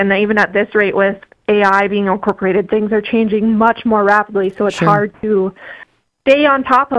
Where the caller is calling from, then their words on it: Bemidji, Minnesota, United States; I am actually in Bemidji, Minnesota this morning.